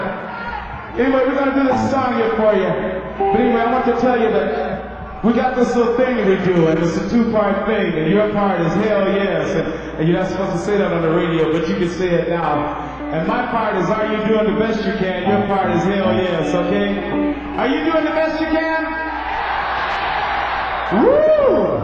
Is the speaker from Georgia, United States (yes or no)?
no; Seattle, Washington, United States; Say that we're all from Seattle here, and it's not very often that we get a chance to come back and be with everybody.